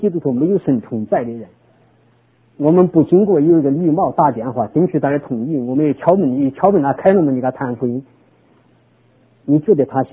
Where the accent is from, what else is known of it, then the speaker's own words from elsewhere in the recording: China; 我们都是中国人